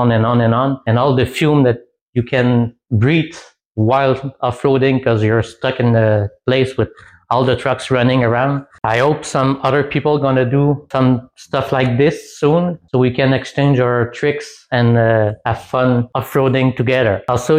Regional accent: Quebec, Canada; I'm from Quebec, Canada.

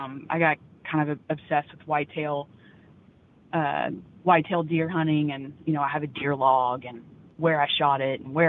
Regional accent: Louisiana, United States; Yeah, so growing up, honestly, I was not really, I grew up in North Louisiana, and all the men in my family were super active outdoors, especially duck hunting.

